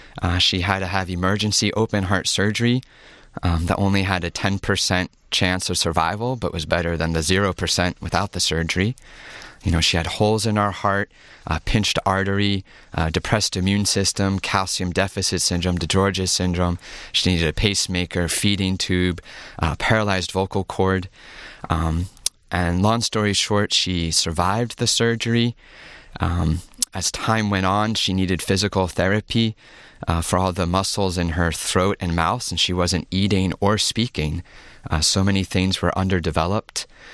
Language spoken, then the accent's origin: English; New York, United States; So I am from the melting pot. I'm from New York. I was born on Long Island.